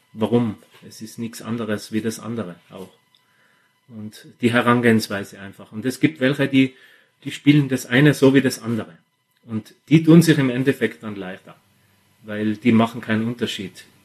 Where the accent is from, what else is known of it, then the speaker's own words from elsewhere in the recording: Austria; wir als Österreicher, wir sind immer sehr heimatverbunden.